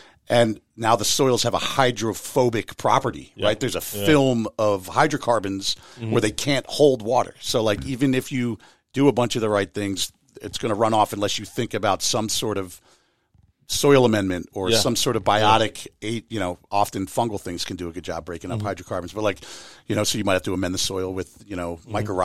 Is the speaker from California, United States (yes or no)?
no; Pennsylvania, United States; the house that I grew up in Delco, every single tree in the yard is either a Norway spruce or a Norway maple.